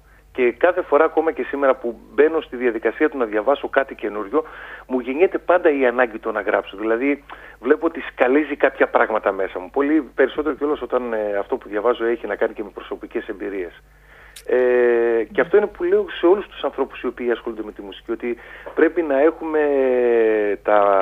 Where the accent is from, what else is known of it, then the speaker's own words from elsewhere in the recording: Leptokarya, Central Macedonia, Greece; Καταγωγή μου είναι από Κατερίνη, η ιδιαίτερη πατρίδα μου είναι από Λεπτοκαριά, ένα μικρό χωριό της Πιερίας. Mm-hmm. Έχουμε γεννηθεί δηλαδή και βλέπουμε θάλασσα και βουνό.